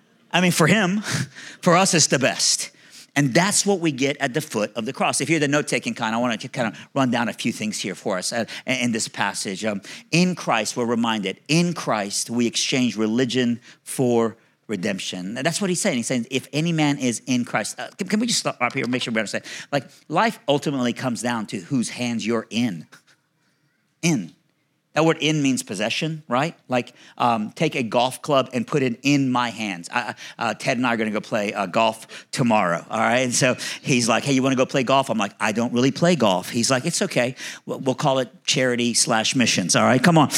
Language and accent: English; Iran; I'm from Iran.